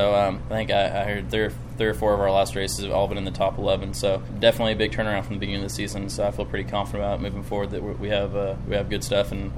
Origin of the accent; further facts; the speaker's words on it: Bakersfield, California, United States; There's a bakery in my hometown of Bakersfield.